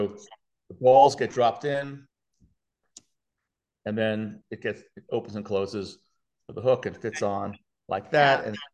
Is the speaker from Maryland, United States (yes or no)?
no; New York City, New York, United States; Excuse me, my language. I'm from New York City.